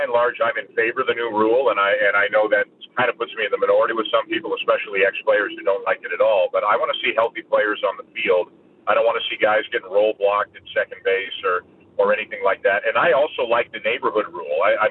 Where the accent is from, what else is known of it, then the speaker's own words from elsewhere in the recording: Toronto, Ontario, Canada; I don't know about you in Calgary, but me growing up in Toronto, that ain't what I'm looking for.